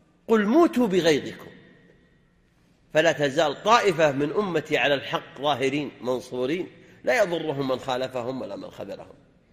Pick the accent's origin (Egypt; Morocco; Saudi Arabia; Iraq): Saudi Arabia; بلادنا المملكة العربية السعودية